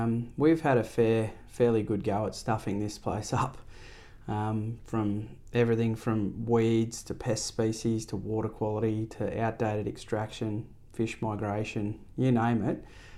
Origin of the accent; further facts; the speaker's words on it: Oberon, New South Wales, Australia; Born and raised in the Central West and love all things fishing and the river. Growing up in Oberon and going down with my grandparents and fishing for trout on the banks of Oberon Dam